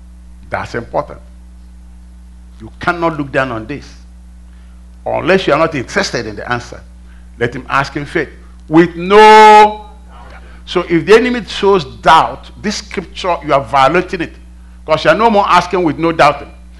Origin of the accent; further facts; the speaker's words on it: Lagos, Nigeria; I can cook up one for you. I'm from Lagos, remember?